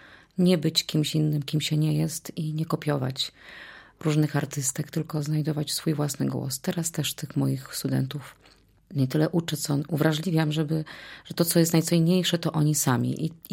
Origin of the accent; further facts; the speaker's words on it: Subcarpathian Voivodeship, Poland; Ja jestem spod Rzeszowa.